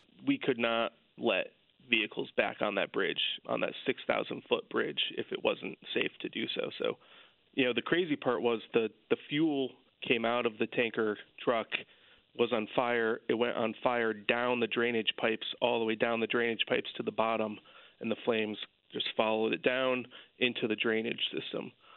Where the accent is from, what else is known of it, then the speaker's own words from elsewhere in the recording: Torrington, Connecticut, United States; now in New Haven, United States; I am. I grew up in Torrington. I live in New Haven now.